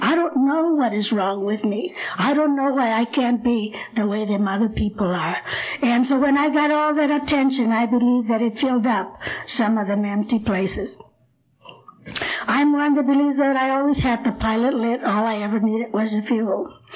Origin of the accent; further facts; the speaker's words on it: California, United States; now in Blythe, United States; I wasn't always from Blythe. I'm a transplant. I'm really from Orange County.